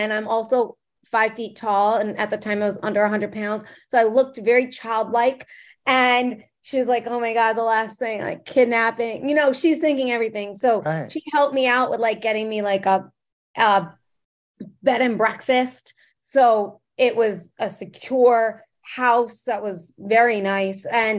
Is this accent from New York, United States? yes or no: yes; Long Island, New York, United States; she's from the Bronx and I'm from Long Island